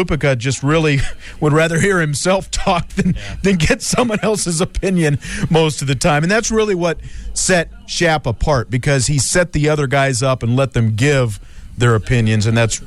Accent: Kansas, United States; And that was the one growing up in Kansas, not far from Omaha.

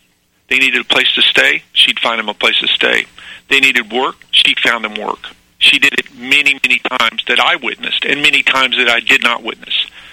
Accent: Missouri, United States; now in Philadelphia, United States; I'm calling from Philadelphia, but I'm originally a Missouri boy. Grew up in northern Missouri, raised in southern, born in northern, raised in southern Missouri. Grew up in a kind of a rural area, but outside of Springfield

